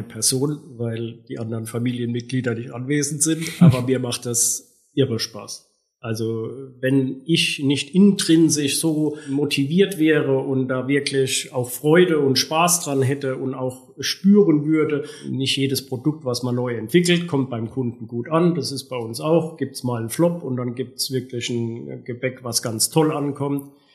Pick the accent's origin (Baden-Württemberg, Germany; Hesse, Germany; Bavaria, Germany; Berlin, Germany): Baden-Württemberg, Germany; In meiner Jugend, in meiner Kindheit gab es im Stadtteil Neuenheim, ich weiß es, also bestimmt 10 Bäcker.